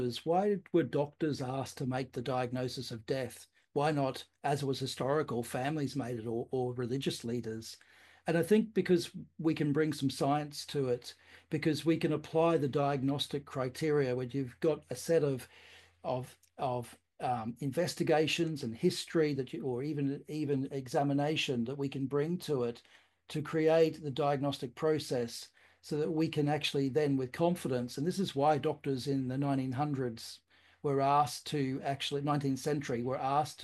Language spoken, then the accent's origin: English; Australia; now in United Kingdom; in the UK or in my home country of Australia.